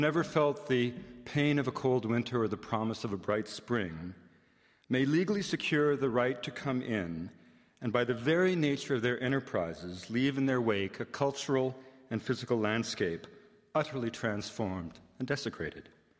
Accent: British Columbia, Canada; As a young man growing up in British Columbia on the coast, I was led to believe that the rainforests of home existed to be cut.

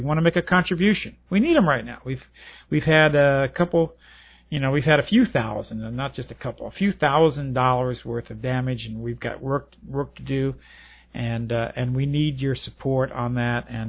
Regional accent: Louisiana, United States; I love the South. Man, I'm a Confederate from way back. And when I was a young boy growing up in South Louisiana

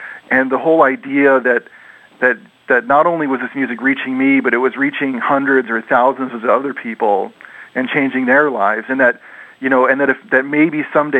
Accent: Omaha, Nebraska, United States; I guess from a young age, I grew up in Omaha, which back then was not very cool.

